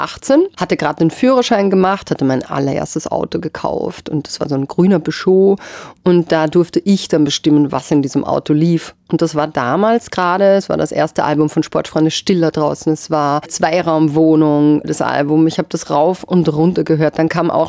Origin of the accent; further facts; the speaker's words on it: Austria; Auf alle Fälle wusste bei uns in Österreich keiner, was eigentlich Castingshow heißt und was das bedeutet.